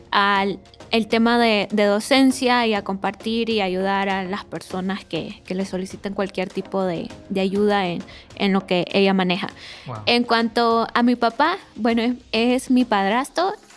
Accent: Estelí, Nicaragua; born there; yo soy de Nicaragua, específicamente nací en una ciudad que se llama Estelí, queda al norte de Nicaragua y es una zona montañosa que queda cerca de la frontera con nuestro país vecino que es Honduras.

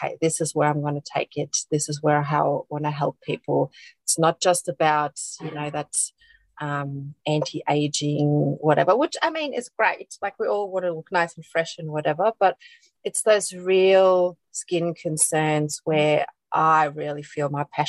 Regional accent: Germany; English is a second language; growing up in Germany, that whole holistic sort of more treatment approach wasn't really too foreign for me.

